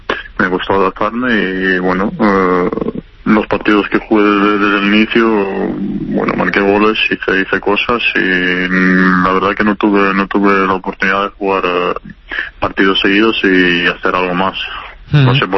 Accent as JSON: {"language": "Spanish", "country": "Serbia", "lives_now": "Spain", "said": "soy de Serbia, nacido allí, pero España siento como mi país también."}